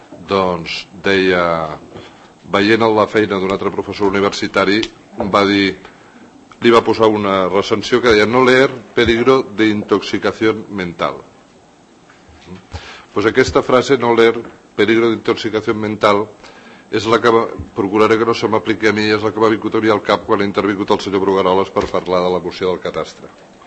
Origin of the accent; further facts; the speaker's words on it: Catalonia, Spain; nosaltres considerem que som catalans, parlem en català, estimem Catalunya